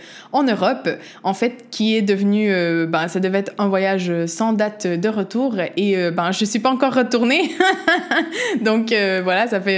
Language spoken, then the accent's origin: French; Quebec, Canada; accent: Quebec; also born or lived in Portugal; moi, je suis née au Québec. Tu l'entends peut-être dans mon accent. donc, je suis née au Québec d'un père portugais et d'une mère québécoise. Mais quand j'étais jeune, j'ai vécu quelques années au Portugal avant de retourner au Québec où j'ai principalement grandi.